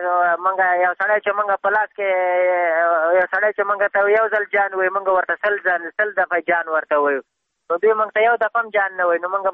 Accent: Afghanistan; موږ هم د افغانستان بچیان یو، د افغانستان معلولین یو، پوه شئ موږ باندې افغانستان ډېر ګران دی

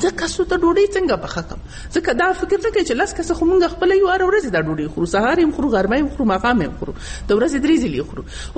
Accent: Nangarhar, Afghanistan; مخصوصا زه چون د ننګرهار یم، دلته زه ګورم ننګرهار کې ډېر ښایسته کورونه دي

